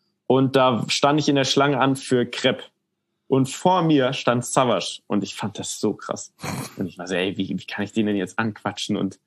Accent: Munich, Bavaria, Germany; ich bin in München aufgewachsen

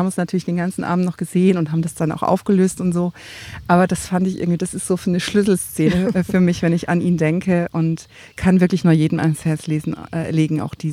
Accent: Schleswig-Holstein, Germany; Ich komme aus der Haseldorfer Marsch

